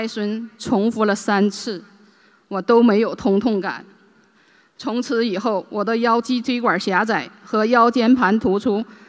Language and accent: Chinese; Paris, Île-de-France, France; 我来自法国巴黎，今年50岁了。